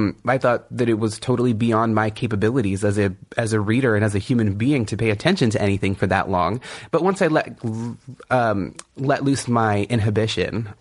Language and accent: English; California, United States; I'm from the Kumeyaay Nation in Southern California, and one of the cornerstones of our traditional music are these things called the bird songs